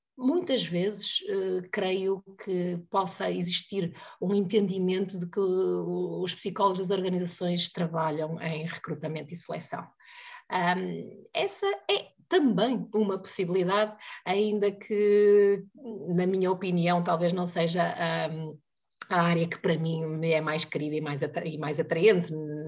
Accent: Santa Maria da Feira, Aveiro, Portugal; also born or lived in Porto; Nasci no Porto e vivi grande parte da minha vida em Santa Maria da Feira, a terra do castelo mais bonito de Portugal.

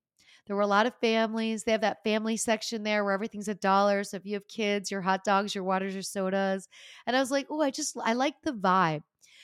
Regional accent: Easton, Pennsylvania, United States; Growing up in Easton, Pennsylvania, about an hour north of Philly, my first trip to Pittsburgh, I felt like I was in a different state.

